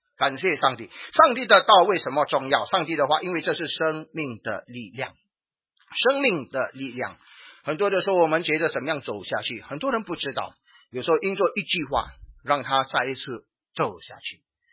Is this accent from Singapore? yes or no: yes; Singapore; 我们新加坡人很怕死的，我不知道国内的人怕死吗？